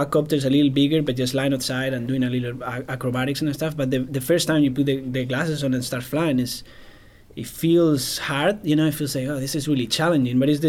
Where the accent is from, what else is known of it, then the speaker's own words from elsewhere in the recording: Madrid, Community of Madrid, Spain; moved away as an adult; now in United States; I'm originally from Spain, from Madrid, and I moved to the U.S. to work.